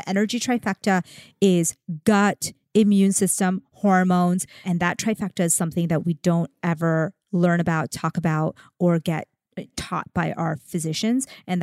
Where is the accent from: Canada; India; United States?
India; Concealer. I'm Indian.